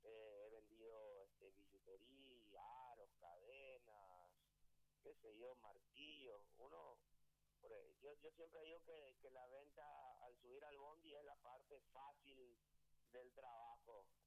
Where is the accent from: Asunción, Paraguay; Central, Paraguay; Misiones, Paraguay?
Central, Paraguay; Luque; Entonces vengo por Luque, o sea, soy de Luque luego y estoy vendiendo por acá.